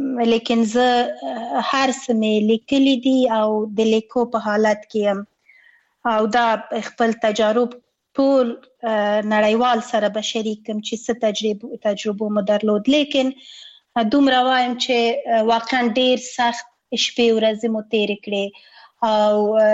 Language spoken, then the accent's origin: Pashto; Afghanistan; مونږ د افغانستان یو واقعیت یو او خپل هیواد نه اسکله تیر نه یو، او زمونږ خپل هیواد زمونږ اصلي هیواد ده